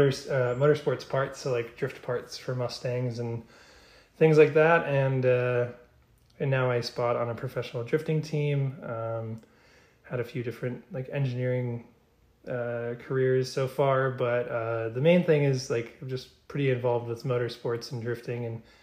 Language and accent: English; Wisconsin, United States; now in California, United States; So I'm from Wisconsin originally, and I moved to California in 2015 with no other reason than I felt like there was more for me in life.